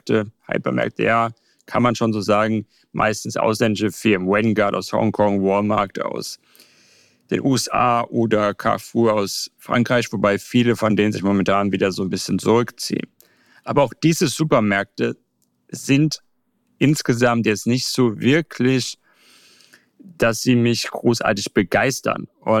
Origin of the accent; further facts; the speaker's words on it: Germany; wo ich mich natürlich so ein bisschen als Deutscher schuldig fühle, weil wir natürlich einfach viel mehr Bewusstsein auf solche Sachen wie Umwelt legen